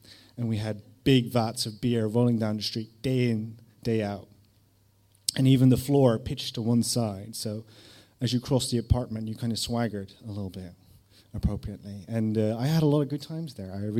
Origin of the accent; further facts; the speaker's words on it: Netherlands; I was from Holland, I was living there with my mum